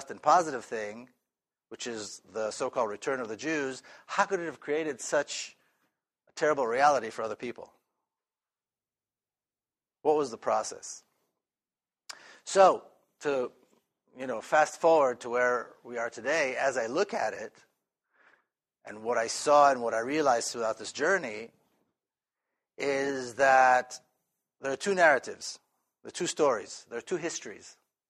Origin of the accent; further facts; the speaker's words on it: Jerusalem, Jerusalem District, Israel; So, I grew up in Jerusalem.